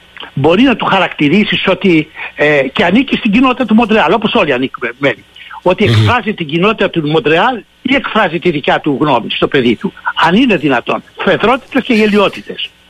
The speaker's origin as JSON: {"language": "Greek", "town": "Athens", "region": "Attica", "country": "Greece", "said": "επειδή είμαι Αθηναίος"}